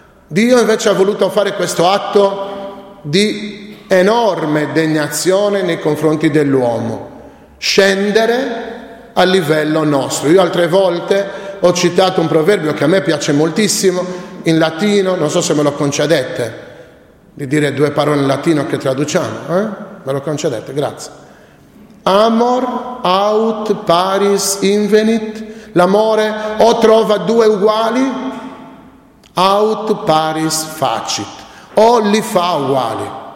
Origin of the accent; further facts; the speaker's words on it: Sardinia, Italy; noi, se vogliamo parlare in senso ampio, come italiani, ancora di più come sardi